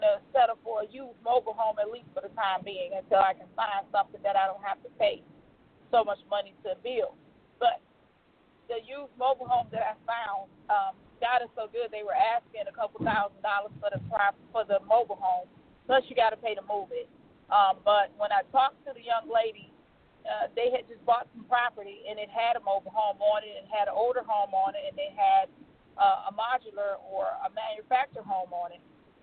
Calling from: Tennessee, United States; also born or lived in Louisiana; I'm calling from Tennessee. Yay! But officially, I have not moved from Louisiana

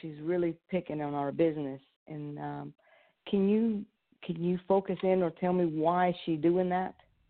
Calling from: Georgia, United States; from Georgia.

